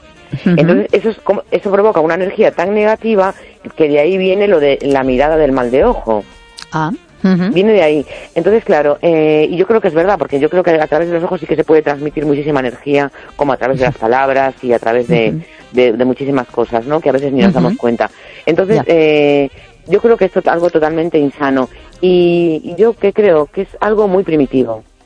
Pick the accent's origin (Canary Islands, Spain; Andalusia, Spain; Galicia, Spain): Galicia, Spain; A Coruña; de La Coruña.